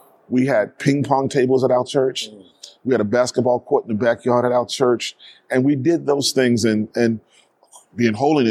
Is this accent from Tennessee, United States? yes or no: no; Baltimore, Maryland, United States; The Inner Harbor, when I grew up in Baltimore, was a place where we could go on weekdays and crab and get fish and do those other kinds of things.